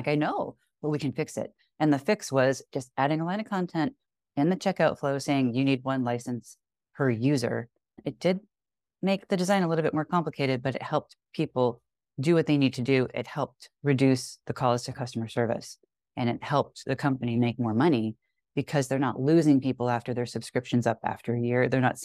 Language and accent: English; Boston, Massachusetts, United States; I grew up in Boston. We say pancake instead of flapjack.